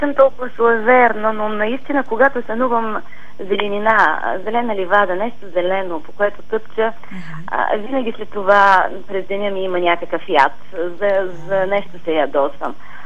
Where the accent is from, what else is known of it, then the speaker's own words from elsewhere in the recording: Laki, Plovdiv Province, Bulgaria; вече не ръководя децата към моя роден град Лъки